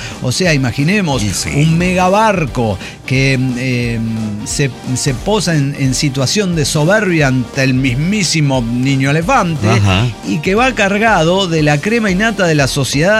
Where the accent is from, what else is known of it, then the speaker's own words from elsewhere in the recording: Mexico City, Mexico; del DF mexicano.